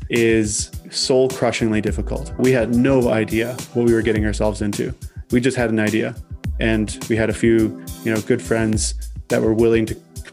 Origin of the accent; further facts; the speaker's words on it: Saskatchewan, Canada; I grew up in Southern Saskatchewan in a small community just south of Saskatoon.